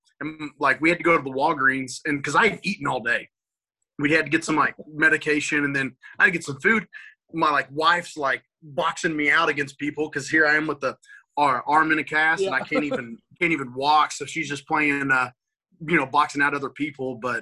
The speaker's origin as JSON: {"language": "English", "town": "Edmond", "region": "Oklahoma", "country": "United States", "tie": "born or raised there", "said": "Yeah, well, I grew up in Evan, Oklahoma, went to Deer Creek High School"}